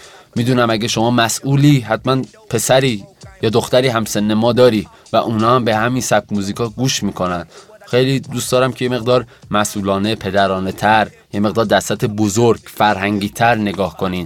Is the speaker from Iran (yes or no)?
yes; Iran; به عنوان یکی که افتخار میکنیم ایرانی هستیم و خواهیم افتخار کرد که ایرانی هستیم